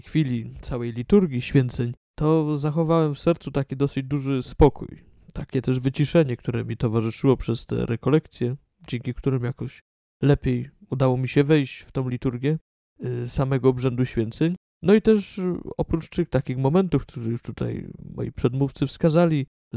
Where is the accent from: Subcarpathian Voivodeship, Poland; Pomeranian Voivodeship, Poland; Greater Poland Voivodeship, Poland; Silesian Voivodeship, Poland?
Greater Poland Voivodeship, Poland; Krotoszyn; Pochodzę z jednego najpiękniejszego miasta naszej diecezji, czyli z Krodoszyna, które leży bardzo blisko Dobrzycy